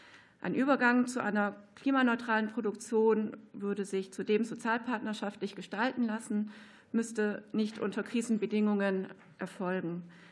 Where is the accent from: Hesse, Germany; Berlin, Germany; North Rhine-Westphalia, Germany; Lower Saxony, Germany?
Lower Saxony, Germany; Ich bin ja auch aus Niedersachsen.